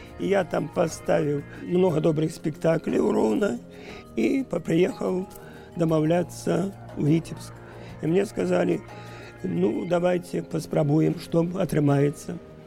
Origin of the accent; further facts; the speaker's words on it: Brest Region, Belarus; Я народився в Брестській області, а там у нас було помісті у батька з матір.